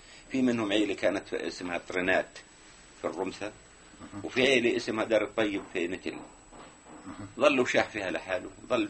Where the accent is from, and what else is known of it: Beit Affa, Palestine; born there